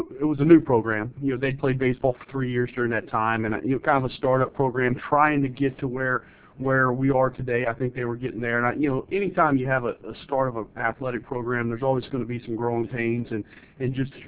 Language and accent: English; Dumas, Texas, United States; Well, I grew up in the Panhandle of Texas, a little town, Dumas, Texas, population 12,000-13,000 people there